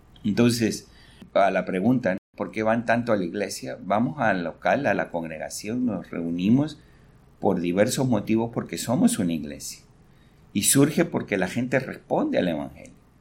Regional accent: Peru; moved away; como ustedes saben que yo vengo del Perú

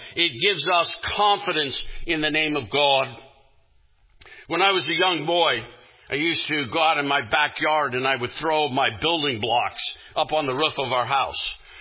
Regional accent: United States; I grew up here in the United States.

